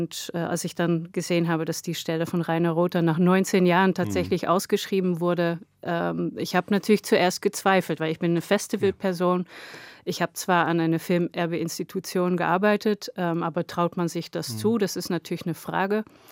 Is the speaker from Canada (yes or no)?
no; Netherlands; also born or lived in Eastern Europe; now in Germany; ich komme aus den Niederlanden, habe viel in Osteuropa gearbeitet, da ist Deutschland natürlich genau dazwischen